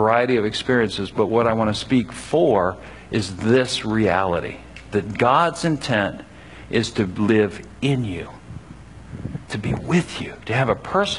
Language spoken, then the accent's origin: English; United States; A lot of us growing up in America, we've gone through a lot of rituals.